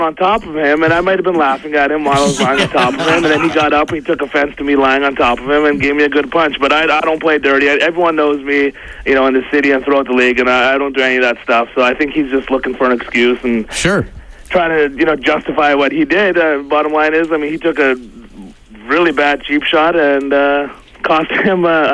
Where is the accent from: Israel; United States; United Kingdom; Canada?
Canada; I mean, I may be a football player, but I'm Canadian. I love my hockey.